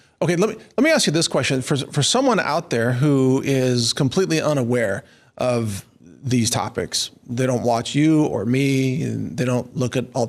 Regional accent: Midwest, United States; I grew up in the Midwest.

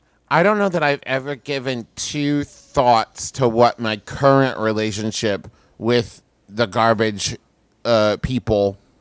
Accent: United States; I'm an American, Justin. I want money for my goods and services.

